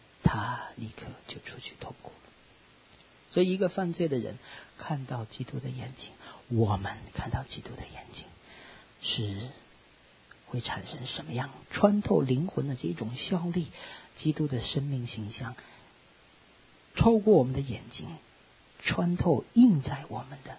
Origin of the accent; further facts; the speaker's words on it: Shaanxi, China; also born or lived in Beijing; 像我们陕西人啊，像我们这个很多弟兄姐妹，对不对啊，都有口音。其实我在北京待了很多年，其实还是有口音，讲普通话还是不标准。